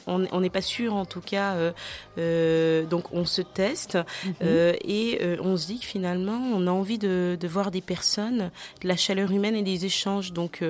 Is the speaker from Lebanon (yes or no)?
no; Amiens, Hauts-de-France, France; born there; now in Vosges, France; je vis ici dans les Vosges et que je suis née à Amiens-Mont